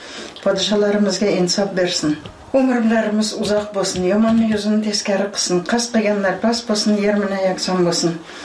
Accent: Piskent, Tashkent Region, Uzbekistan; Piskentda tug'ildim. Toshkent oblasti Piskent rayoni.

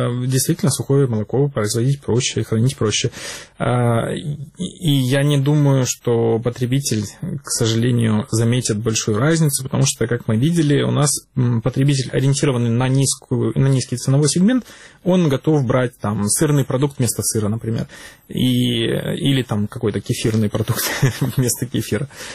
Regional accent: Sevastopol, Ukraine; Поскольку я из Севастополя сам

